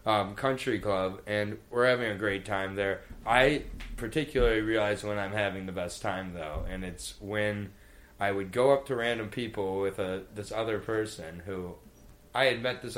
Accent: Michigan, United States; I've been near some. Growing up in Michigan, it's kind of amazing.

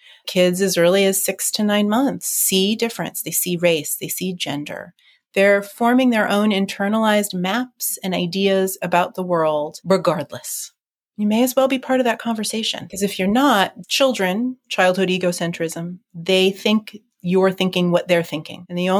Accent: Rochester, New York, United States; I grew up in Rochester, New York, and we were in my old neighborhood

